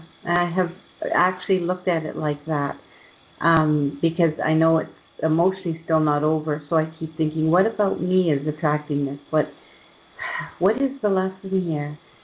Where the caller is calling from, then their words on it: Toronto, Ontario, Canada; Calling from just outside of Toronto, and my dream's always been to go to Hawaii.